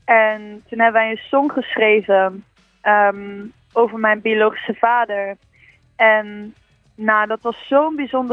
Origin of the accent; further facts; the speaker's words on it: North Brabant, Netherlands; En ik kom dus oorspronkelijk uit Brabant en daar heb je natuurlijk carnaval.